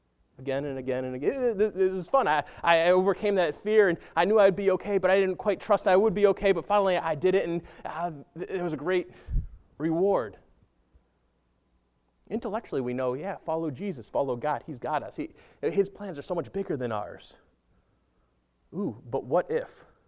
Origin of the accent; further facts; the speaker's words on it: New England, United States; I grew up in New England, so I liked to rake up the leaves in the fall